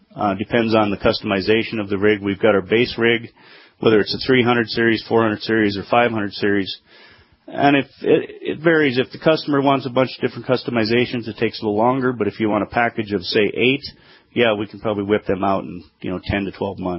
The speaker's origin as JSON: {"language": "English", "town": "Tolley", "region": "North Dakota", "country": "United States", "said": "I'm originally from Tolley"}